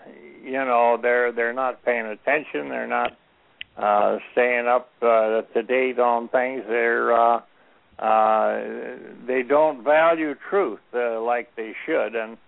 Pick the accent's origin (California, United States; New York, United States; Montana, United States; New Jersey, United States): Montana, United States; I come from Montana, and of course, Montana was one of the states that was brought into the Union long before they were ready